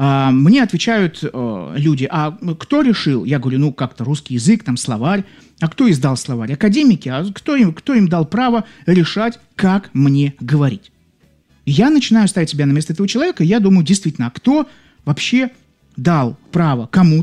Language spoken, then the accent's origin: Russian; Saint Petersburg, Russia; Ан, вы удивитесь, я тоже из Петербурга.